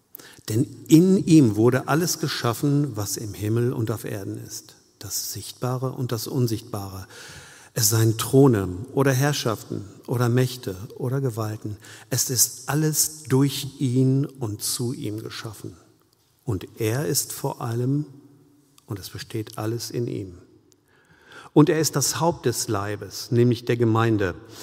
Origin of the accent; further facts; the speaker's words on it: North Rhine-Westphalia, Germany; Ich bin ein Kind des Ruhrgebiets, wohne nicht weit von Kranger, jetzt ist wieder Kranger Kirmes.